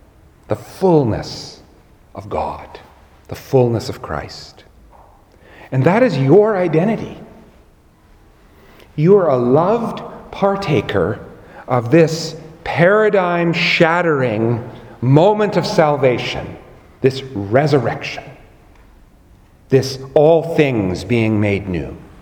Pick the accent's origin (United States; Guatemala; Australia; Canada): Canada; I'm doing that as a priest, as a Canadian, as a husband, as a father